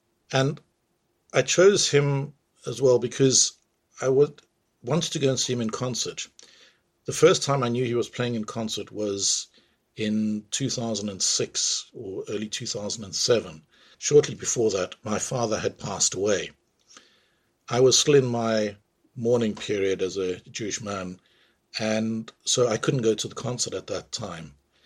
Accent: South Africa; now in London, United Kingdom; growing up in South Africa

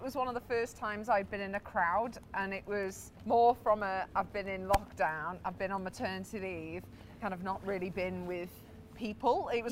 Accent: United Kingdom; As British people

